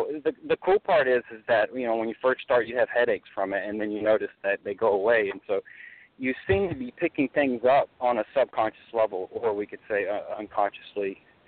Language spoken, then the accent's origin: English; England, United Kingdom; I'd say as an English person, we use a lot of the words already.